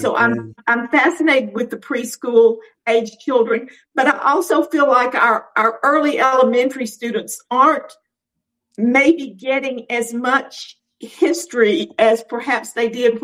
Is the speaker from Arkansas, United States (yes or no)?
yes; Little Rock, Arkansas, United States; I got to spend some wonderful time in rural Arkansas as well as growing up in Little Rock.